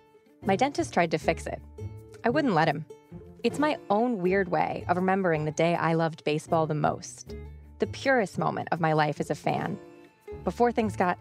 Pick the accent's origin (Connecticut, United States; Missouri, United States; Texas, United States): Missouri, United States; St. Louis; In my story, that moment came on September 8th, 1998, a Tuesday night, in my hometown, St. Louis.